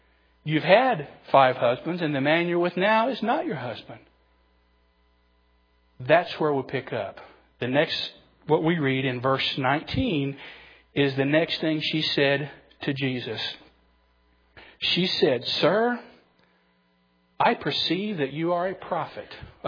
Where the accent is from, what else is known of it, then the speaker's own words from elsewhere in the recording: Canal Zone, Panama; An example of this is when I was in high school in the Canal Zone. Many of you know I grew up in Panama. A lot of my growing up there.